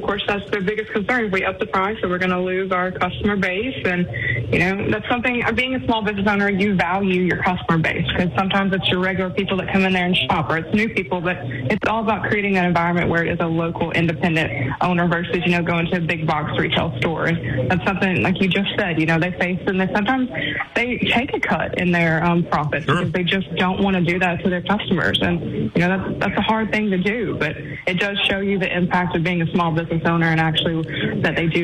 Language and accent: English; Arkansas, United States; I think, obviously, I'm from Arkansas, so I didn't go to school in Louisiana